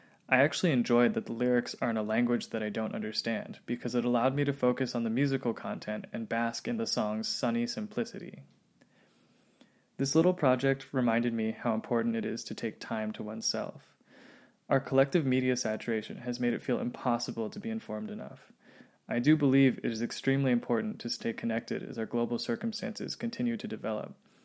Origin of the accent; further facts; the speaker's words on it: Santa Monica, California, United States; I'm 26 years old, and I've lived in LA my entire life. I grew up in Santa Monica and attended UCLA